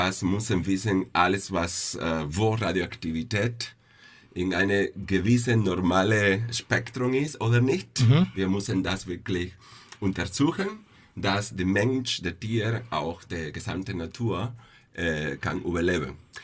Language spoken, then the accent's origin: German; Cuba; German is a second language; Ja, ich komme aus Kuba.